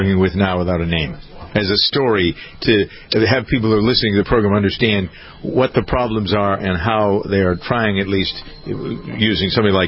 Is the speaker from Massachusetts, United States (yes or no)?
yes; Massachusetts, United States; People say, I don't sound like I'm from Massachusetts. I worked hard not to sound like I'm from Massachusetts.